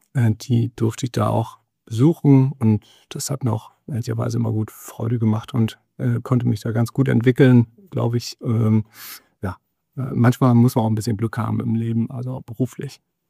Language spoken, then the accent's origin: German; Wilsum, Lower Saxony, Germany; ich bin gebürtiger Wilsumer, ich komme also aus der Samtgemeinde Oelsen, bin in Wilsum und Oelsen zur Schule gegangen, habe dann 1989 mein Abitur hier in Nordhorn gemacht